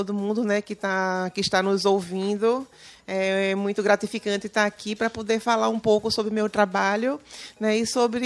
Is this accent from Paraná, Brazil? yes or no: no; Recife, Pernambuco, Brazil; now in Penedo, Brazil; eu sou de Recife, E há 13 anos que eu moro aqui nessa cidade encantadora, Penedo, que eu amo, adotei essa cidade como realmente é a minha cidade adotada. Amo morar aqui em Penedo.